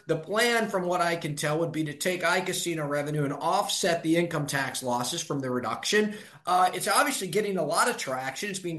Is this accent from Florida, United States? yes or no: no; Michigan, United States; hey, I'm from Michigan and I'm here to help.